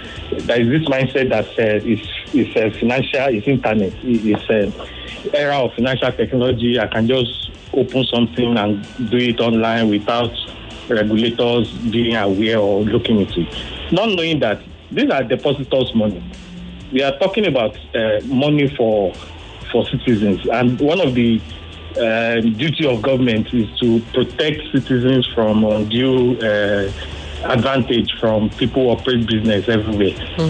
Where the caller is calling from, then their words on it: Ikeja, Lagos, Nigeria; I'm calling from Ikeja presently.